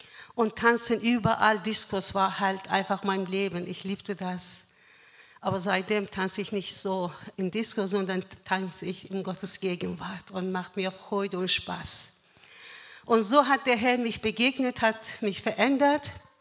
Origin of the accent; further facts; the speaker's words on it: Iran; now in Leer, Germany; Ich komme aus dem Iran vor ca. 27 Jahren nach Deutschland. Mit meinen beiden Söhnen und sind wir in Leer gelandet.